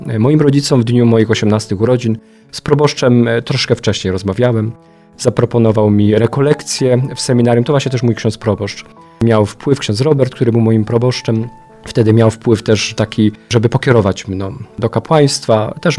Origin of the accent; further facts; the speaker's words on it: Roszkowice, Opole Voivodeship, Poland; Pochodzę z małej miejscowości Roszkowice, to jest na południu naszej diecezji, już województwo opolskie. To jest dekanat wołczyński, jak Państwo może kojarzą, miejscowość Byczyna. Chodziłem do liceum w Kluczborku.